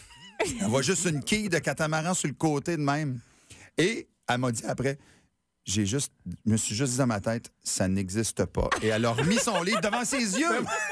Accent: New Brunswick, Canada; je me dis dans ma tête, je viens du Nouveau-Brunswick, je suis déjà allé en mer, moi.

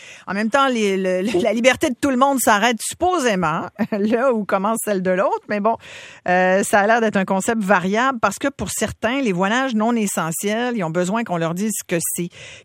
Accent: New Zealand; Mais contrairement à ce qu'on fait, nous, chez nous, en Nouvelle-Zélande, on les garde pas mal à l'œil, les voyageurs.

